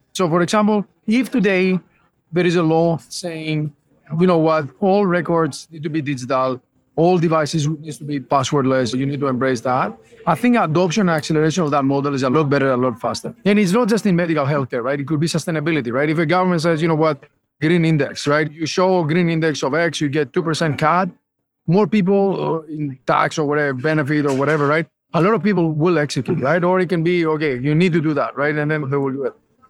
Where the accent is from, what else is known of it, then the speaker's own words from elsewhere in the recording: Greece; English is a second language; I'm from Greece